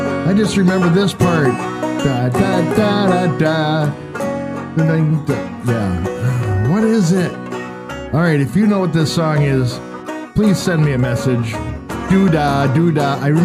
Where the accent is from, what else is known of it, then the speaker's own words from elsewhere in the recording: Minnesota, United States; now in Hayward, United States; I'm from Minnesota. I've been Minnesota born, raised, grew old there, and then I moved to Hayward.